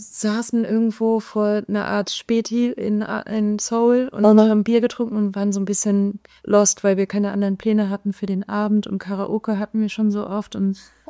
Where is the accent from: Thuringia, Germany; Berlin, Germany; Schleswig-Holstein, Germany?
Berlin, Germany; ich komme aus Berlin